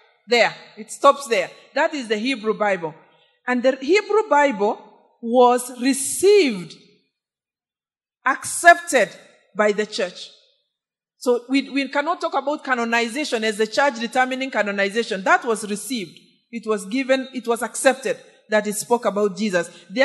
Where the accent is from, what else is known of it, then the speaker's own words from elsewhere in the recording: Kenya; I really say this to us as Kenyan